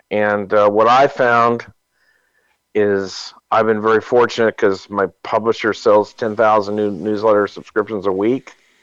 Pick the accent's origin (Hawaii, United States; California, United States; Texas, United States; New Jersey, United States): California, United States; Berkeley; I'm from Berkeley, and just, you know, Berkeley banned natural gas.